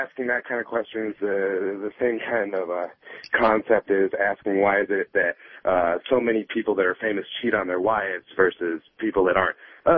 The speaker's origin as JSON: {"language": "English", "town": "Ann Arbor", "region": "Michigan", "country": "United States", "said": "Being that I'm from Ann Arbor, I see a lot of people in the recovery program."}